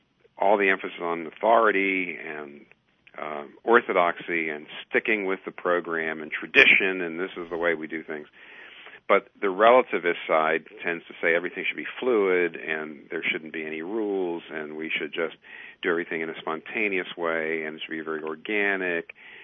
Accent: Pennsylvania, United States; Now, I'm from Pennsylvania. The church was in a small town in Virginia.

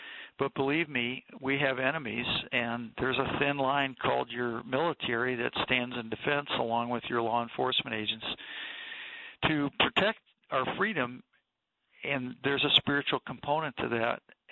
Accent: United States; So I always had a sense of gratitude for being an American, and very early in my life an understanding that this was purchased by somebody else's blood.

